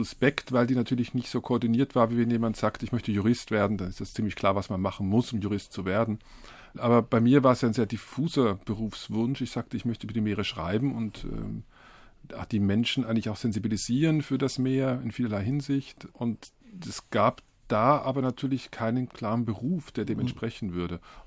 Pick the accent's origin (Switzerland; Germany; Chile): Switzerland; ich bin in der Schweiz aufgewachsen, aber meine Familie lebte seit Mitte der 60er Jahre größtenteils in Italien.